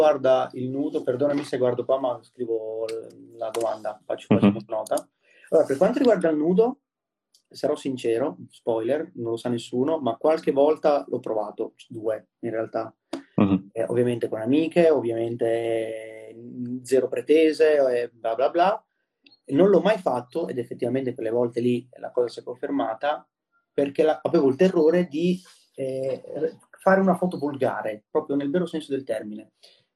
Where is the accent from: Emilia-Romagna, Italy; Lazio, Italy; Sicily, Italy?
Emilia-Romagna, Italy; Correggio; di Correggio, sono, però le usanze in famiglia del sud, io sono un ibrido, perché, ma anche nel mio accento, a volte si sente, a volte non si sente, magari ho degli intercalari di giù, altri di Correggio, quindi sono un po' un ibrido.